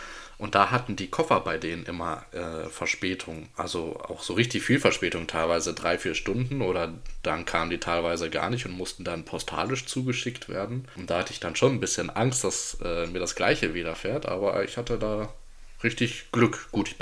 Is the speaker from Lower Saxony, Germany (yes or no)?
no; Soest, North Rhine-Westphalia, Germany; Und bei der letzten Folge war ich in meiner Heimat in NRW, im guten alten Soest.